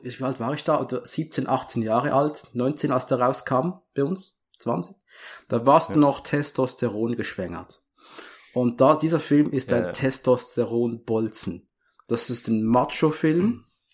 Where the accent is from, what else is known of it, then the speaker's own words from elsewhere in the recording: Switzerland; weil ich bin Schweizer.